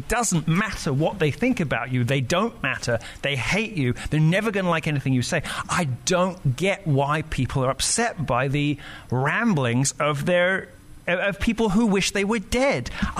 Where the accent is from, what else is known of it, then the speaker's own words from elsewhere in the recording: United Kingdom; I know, but I'm so British. I hate self-promotion.